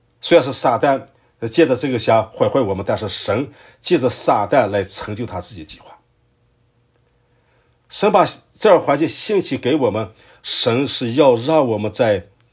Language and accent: Chinese; China; 我们小时候在大陆学课